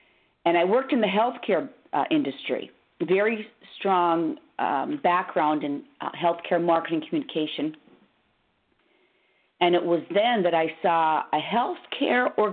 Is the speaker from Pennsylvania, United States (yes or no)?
yes; Pennsylvania, United States; also born or lived in Maryland; I grew up in Pennsylvania, was educated at Penn State, and I lived in Maryland, the wonderful Washington, D.C., beautiful area for 25 years.